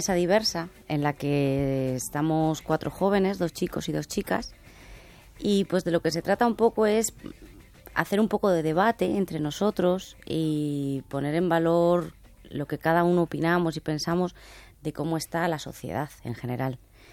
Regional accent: Zaragoza, Aragon, Spain; moved away as an adult; now in Madrid, Spain; Yo no soy de Madrid, soy de Zaragoza. Me vine a Madrid a trabajar, va a hacer ya casi 8 años.

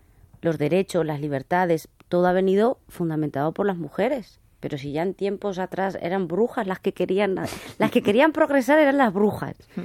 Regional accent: Zaragoza, Aragon, Spain; moved away as an adult; now in Madrid, Spain; Yo no soy de Madrid, soy de Zaragoza. Me vine a Madrid a trabajar, va a hacer ya casi 8 años.

